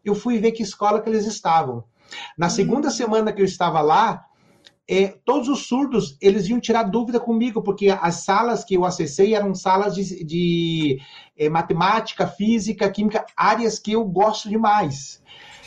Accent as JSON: {"language": "Portuguese", "town": "Ponta Grossa", "region": "Paraná", "country": "Brazil", "tie": "born there", "said": "Então, eu nasci em Ponta Grossa, pertinho aqui de Curitiba."}